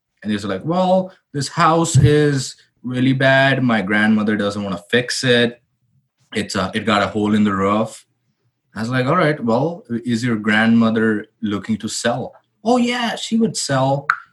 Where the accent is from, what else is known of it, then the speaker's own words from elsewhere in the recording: India; moved away; I came from India